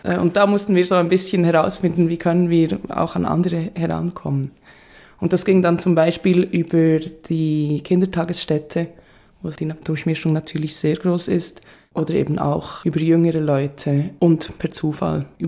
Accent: Bern, Switzerland; Also ich bin selbst auch in Bern aufgewachsen, aber an einem ganz anderen Ort.

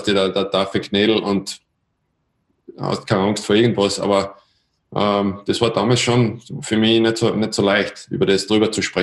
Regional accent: Austria; weil dort drüben warst du als Österreicher sowieso zu der Zeit ein Nobody.

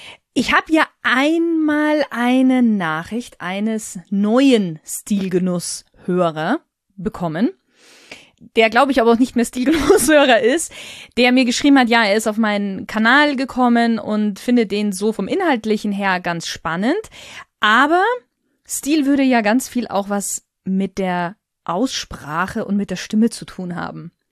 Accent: Bavaria, Germany; accent: Lower Bavarian; Ich bin ja eigentlich aus dem Niederbayerischen heraus. Jetzt hört man das bei mir ja fast gar nicht, würde ich behaupten. Aber das hinten das T weglassen oder so die Endungen nicht ganz auszusprechen, kommt tatsächlich in so ein bisschen aus dem Niederbayerischen.

